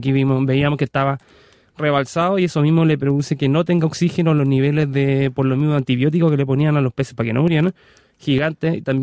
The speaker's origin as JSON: {"language": "Spanish", "town": "Viña del Mar", "region": "Valparaíso", "country": "Chile", "said": "En los 90, yo soy de Viña, entonces recordarán algunas personas"}